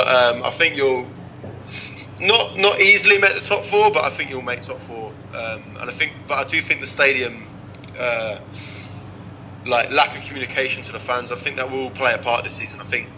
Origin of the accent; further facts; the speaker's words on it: Hemel Hempstead, East of England, United Kingdom; I'm from Hemel Hempstead, so right near Watford.